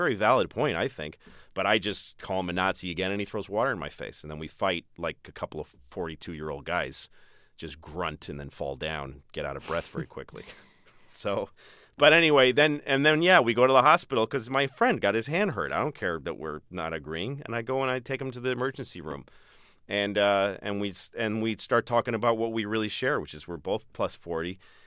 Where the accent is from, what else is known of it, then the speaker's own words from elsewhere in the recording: Newton, Massachusetts, United States; We were both comedians from Boston. I mean, I grew up in Newton, which is a pretty liberal place.